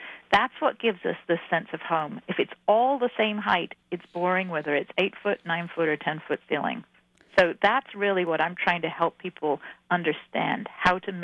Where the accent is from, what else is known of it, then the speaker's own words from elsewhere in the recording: England, United Kingdom; I grew up in England, and a lot of what I write about was learned from a more European scale of spatial use.